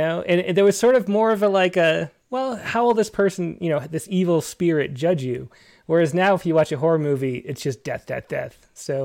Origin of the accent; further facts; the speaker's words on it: Rochester, New York, United States; accent: Rochester; My Rochester accent comes out. We didn't talk about that with David, but I say the word talented apparently very funny.